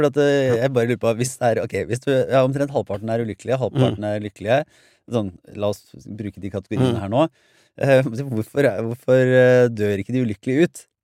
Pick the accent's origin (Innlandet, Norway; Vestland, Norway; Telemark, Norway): Telemark, Norway; Bø; jeg vokste opp I Bø I Telemark I sånn liten bygd